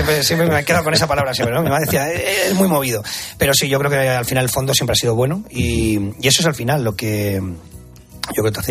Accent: Madrid, Community of Madrid, Spain; no tiene nada que ver, ni soy de Valencia, ¿no? Soy de Madrid

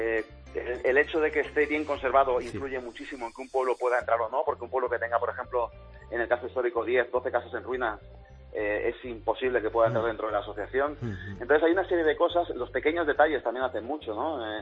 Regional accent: Catalonia, Spain; en Cataluña yo soy catalán. Tengo que deciros que yo soy catalán.

